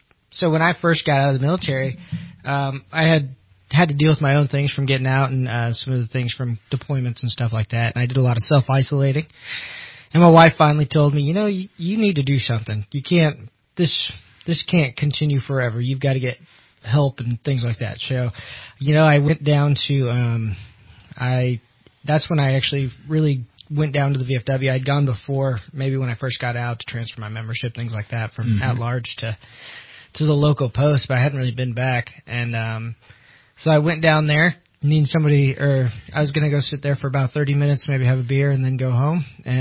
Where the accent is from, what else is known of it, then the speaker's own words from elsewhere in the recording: Shingletown, California, United States; also born or lived in Apple Valley, California; I'm basically from around here. I was born in Apple Valley, California, but my family relocated up here when I was about 4. So grew up in Shingletown.